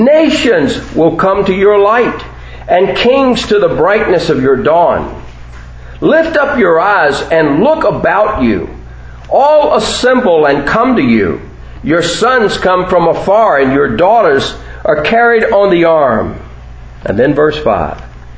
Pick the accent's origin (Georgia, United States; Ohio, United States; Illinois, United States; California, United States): Georgia, United States; Macon; Ann and I grew up together in Macon, went to kindergarten together, fell in love in high school, got married at 19